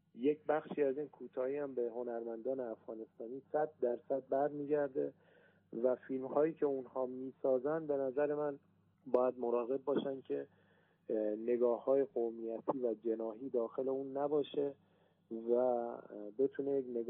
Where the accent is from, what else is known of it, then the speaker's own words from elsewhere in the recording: Iran; حالا من به عنوان یک ایرانی عرض میکنم